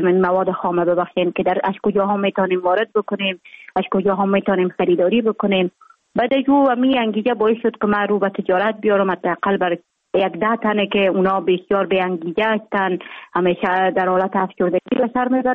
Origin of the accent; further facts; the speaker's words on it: Jowzjan, Afghanistan; also born or lived in Mazar-i-Sharif; ما در ولایت جوزجان به دنیا آمدیم، 26 سال عمر دارم. مکتب خود در افغان ترک تا صنف 9 در جوزجان خواندیم، بعدا آمدیم از صنف 10 تا 12 در افغان ترک مزار شریف ادامه دادیم.